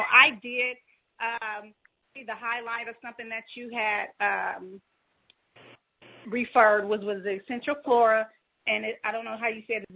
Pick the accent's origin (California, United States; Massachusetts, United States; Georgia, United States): California, United States; I'm from Northern California, out in the Bay Area.